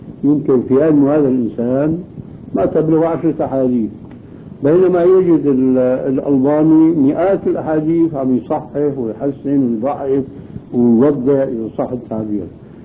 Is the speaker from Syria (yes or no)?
yes; Syria; لكن كما يقول عندنا في الشام الحكي بين بعضنا الآن